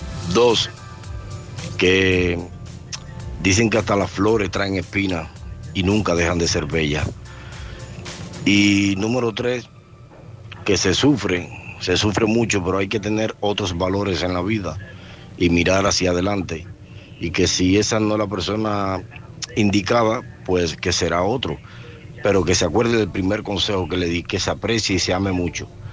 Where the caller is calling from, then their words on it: Grañén, Aragon, Spain; Soy de Grañén, me encuentro trabajando ahora mismo